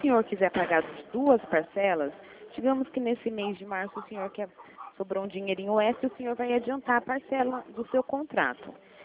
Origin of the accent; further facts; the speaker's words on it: Rio Claro, São Paulo, Brazil; De Rio Claro.